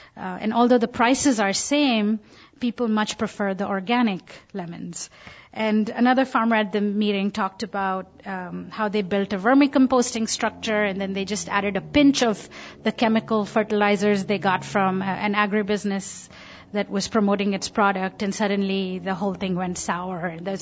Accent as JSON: {"language": "English", "region": "Rajasthan", "country": "India", "second_language": "English", "said": "So let me take you back to my home state of Rajasthan. This is the place most deeply rooted in my history and my own growth as a person."}